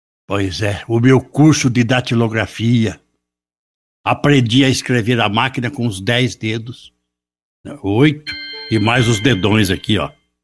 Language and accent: Portuguese; Paraguaçu Paulista, São Paulo, Brazil; Minha terra está completando 99 anos. Ó, meu filho, permita você e todo o público ouvinte que eu possa me ocupar deste espaço reservado ao comentário final de hoje, para lembrar da minha vida lá na minha querida Paraguaçu Paulista.